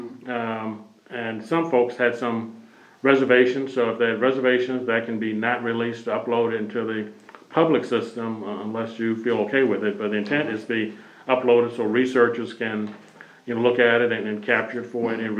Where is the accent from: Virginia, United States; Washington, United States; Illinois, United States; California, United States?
Virginia, United States; Louisa; Yes, I grew up in Louisa, but it was a lower end, far eastern part of the county, just near the Hanover-Goochland county line.